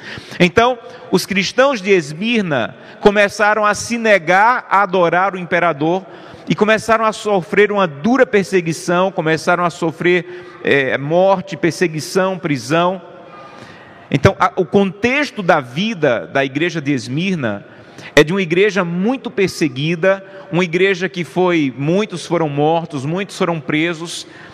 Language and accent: Portuguese; Pesqueira, Pernambuco, Brazil; eu sou do interior de Pernambuco e lá na cidade pesqueira, eu sou natural dessa cidade